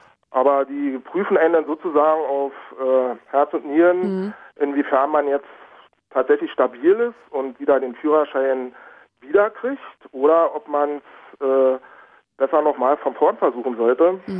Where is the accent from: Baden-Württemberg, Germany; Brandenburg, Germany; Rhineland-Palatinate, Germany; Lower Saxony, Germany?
Brandenburg, Germany; Königs Wusterhausen; now in Berlin, Germany; Und ich komme ursprünglich aus Königs Wusterhausen, also in Brandenburg, also aus Brandenburg.